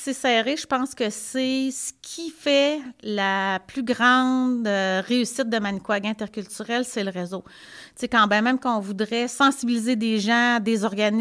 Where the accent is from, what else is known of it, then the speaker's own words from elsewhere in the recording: Baie-Comeau, Quebec, Canada; born there; Moi, je suis née à Baie-Comeau. Donc, j'ai 45 ans